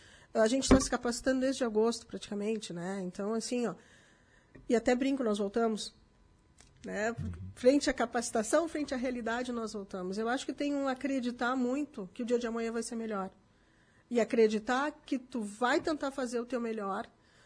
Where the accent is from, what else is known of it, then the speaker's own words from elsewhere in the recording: Porto Alegre, Rio Grande do Sul, Brazil; now in Garibaldi, Brazil; né? Eu sou porto-alegrense. Sou casada com garibaldense. Uhum. Garibaldi me acolheu. Eu moro aqui há 5 anos.